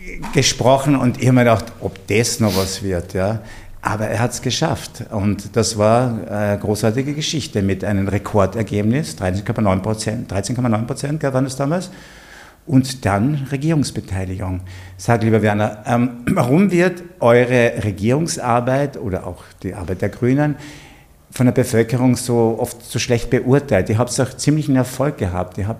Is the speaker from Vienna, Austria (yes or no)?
no; Carinthia, Austria; ich komme ja aus Kärnten